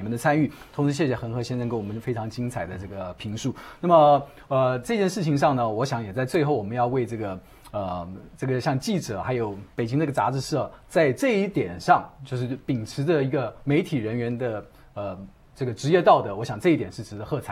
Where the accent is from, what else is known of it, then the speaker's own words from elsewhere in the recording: Taiwan; 我自己也是从台湾来的，